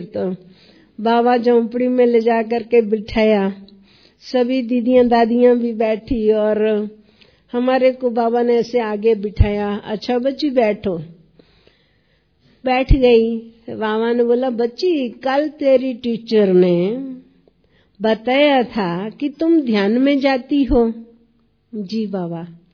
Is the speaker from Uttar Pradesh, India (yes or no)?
no; Punjab, India; first language Pahari; तो उस समय मैं पंजाब से आई थी, तो पहाड़ी, पंजाबी और हिंदी तीन मिक्स भाषाएं बोलती थी।